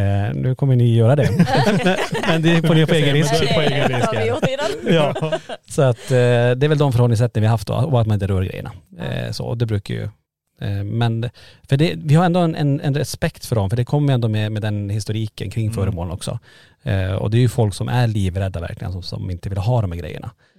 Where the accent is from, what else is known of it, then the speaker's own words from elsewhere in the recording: Norrland, Sweden; Jag tror att vi är från Norrland, vi har långt tålamod